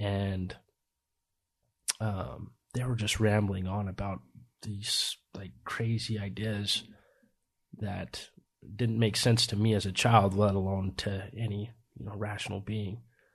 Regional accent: Corinne, Utah, United States; I grew up in Corinn, Utah. That's where my childhood was up until I was 8 years old.

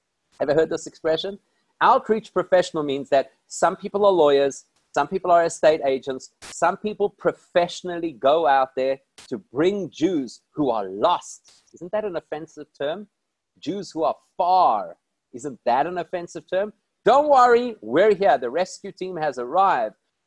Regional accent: South Africa; I'm from South Africa.

